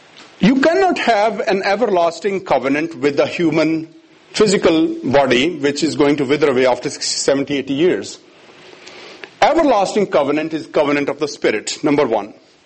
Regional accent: Pakistan; I was born and raised in Pakistan.

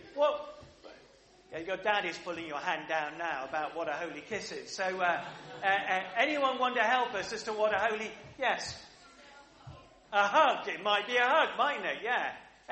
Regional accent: United Kingdom; So, I'm glad I'm British and not French.

